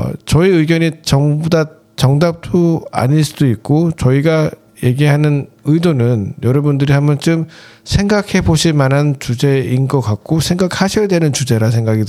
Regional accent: South Korea; born there; 저희가 다 한국 태생이고 한국 사람에 대한 애정 또 우리가 한국 사람이기 때문에 애정을 가질 수밖에 없는데

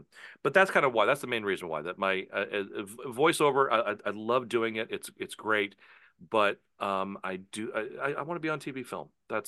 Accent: San Antonio, Texas, United States; also born or lived in Tucson, United States / Dallas, United States; I was raised in San Antonio. Yeah, I technically, if we're gonna get technical, I was born in Tucson, Arizona, but my parents moved when I was like 6 months old.

